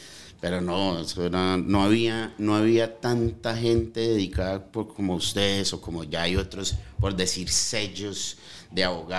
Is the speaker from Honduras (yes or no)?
no; United States; Yo crecí en Estados Unidos